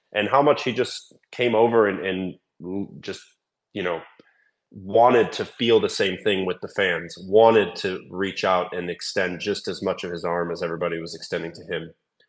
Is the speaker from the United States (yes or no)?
yes; United States; as an American, I'm totally used to being around supporters of the other team